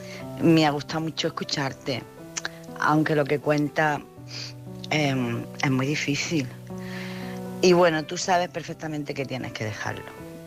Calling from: Jaén, Andalusia, Spain; Buenas noches.

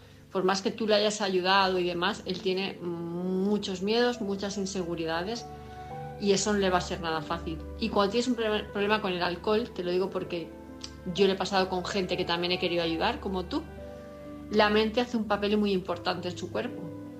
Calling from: Palma, Balearic Islands, Spain; de Palma de Mallorca

